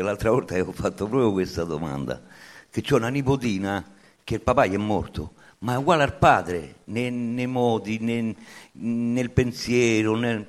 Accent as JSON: {"language": "Italian", "region": "Sardinia", "country": "Italy", "said": "io a scuola ci sono andato poco, sono sardo, sono mezzi ribelli là."}